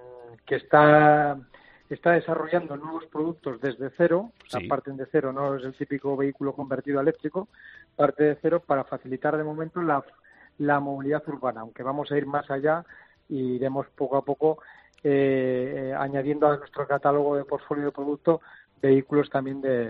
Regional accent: Burgos, Castile and León, Spain; yo soy oriundo de Burgos y estoy en mi ciudad

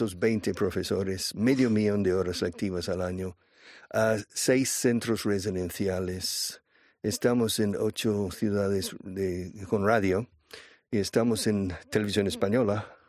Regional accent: Houston, Texas, United States; also born or lived in Dallas / Austin / Tulsa; Bueno, me crié en Houston, pero luego viví en Dallas y en Austin, y también en Oklahoma, en Tulsa.

